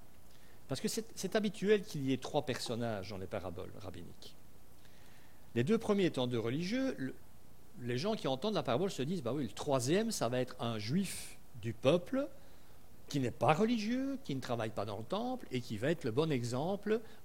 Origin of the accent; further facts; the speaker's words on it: Belgium; nous sommes Belges, on aime les Belges